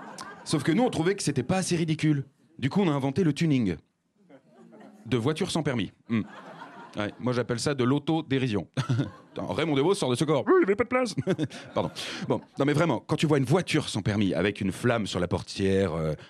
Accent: Hauts-de-France, France; quand je dis que je viens du Nord, les gens ne me croivent pas. Non. Et pourtant, je viens de là-haut.

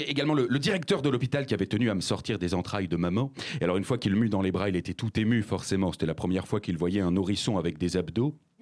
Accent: Hauts-de-France, France; quand je dis que je viens du Nord, les gens ne me croivent pas. Non. Et pourtant, je viens de là-haut.

